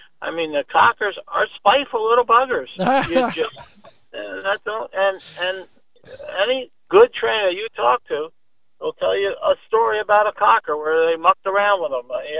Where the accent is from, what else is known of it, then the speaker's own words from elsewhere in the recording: New York, United States; born there; And the smartest thing I did was I was born in the Hudson Valley.